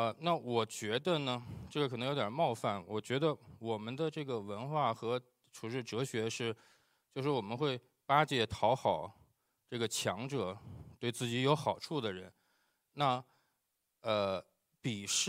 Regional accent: Haidian, Beijing, China; moved away as an adult; 我是在北京海淀区长大的。那我身边呢都是主要大多数都是学理工的知识分子。

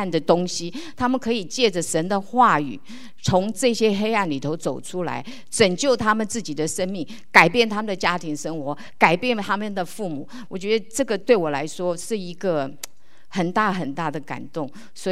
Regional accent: China; 然后也对我们中国人来说，家里有吸毒的孩子，父母是羞于此口的。

